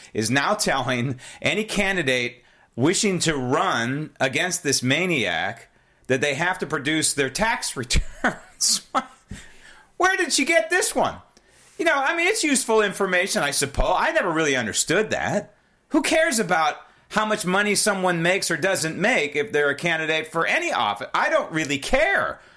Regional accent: San Francisco, California, United States; I've lived in Northern California. I've lived in Southern California. I was raised in San Francisco, the cauldron of liberalism.

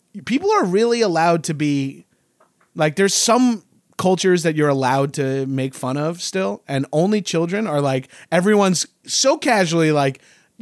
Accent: Long Island, New York, United States; I grew up in Long Island, just outside of New York.

